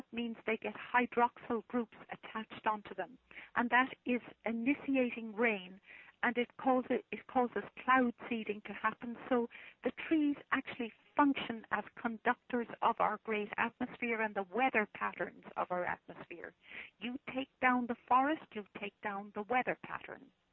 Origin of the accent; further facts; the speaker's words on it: Ireland; first language Irish; English is a second language; And, of course, I'm from Ireland, and my first language is an Gaelic. So an Gaeling Galuafachtagam, I am saying to you that I have a fluency in Gaelic.